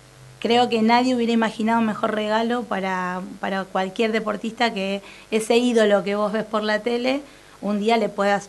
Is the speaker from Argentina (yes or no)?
yes; Quilmes, Buenos Aires Province, Argentina; now in Avellaneda, Argentina; él es de Dock Sud, yo no, yo soy de Quilmes. Después, bueno, nos conocimos, vine a vivir acá, a Avellaneda.